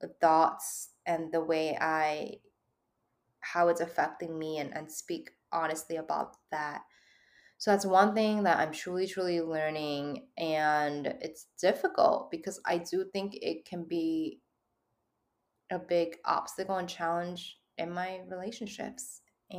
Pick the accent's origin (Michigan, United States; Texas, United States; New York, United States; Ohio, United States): New York, United States; I'm a New Yorker.